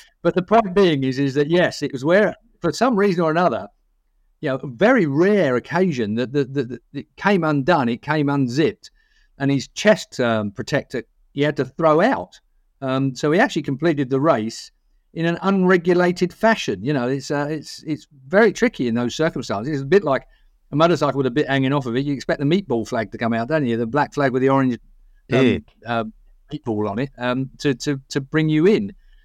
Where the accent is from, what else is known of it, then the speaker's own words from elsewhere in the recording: England, United Kingdom; And despite the fact we're English and usually causing a whole lot of trouble down there as much as we possibly can.